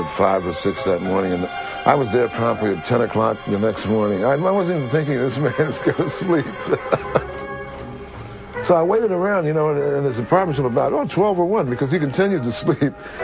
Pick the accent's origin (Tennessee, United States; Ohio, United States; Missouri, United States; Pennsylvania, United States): Pennsylvania, United States; Philadelphia; John, I'm from Philadelphia.